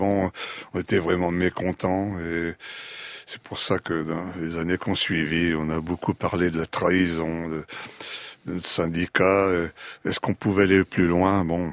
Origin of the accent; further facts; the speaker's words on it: Hauts-de-France, France; accent: Picard; Donc pour un provincial, ça a été difficile de découvrir le métro, d'abandonner mon accent picard.